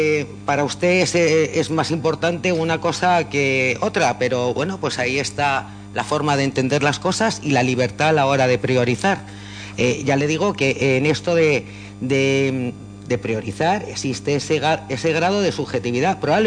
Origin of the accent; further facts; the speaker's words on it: Spain; nos representa la bandera de España a todos como españoles